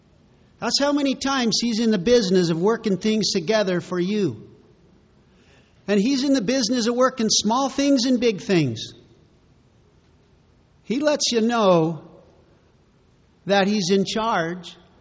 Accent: Payette, Idaho, United States; from Payette, Idaho.

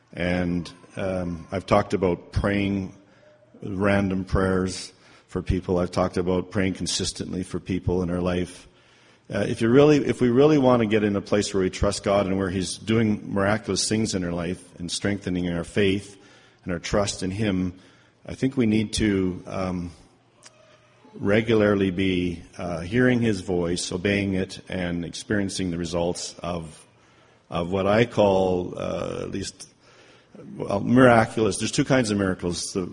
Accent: Calgary, Alberta, Canada; from Calgary

